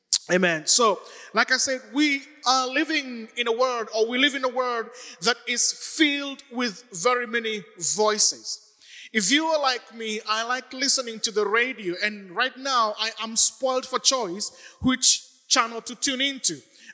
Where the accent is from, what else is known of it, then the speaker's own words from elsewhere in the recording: Kenya; I grew up in Kenya, I know, but now you have known that. And I remember growing up in the 1980s, there was only one TV station in Kenya.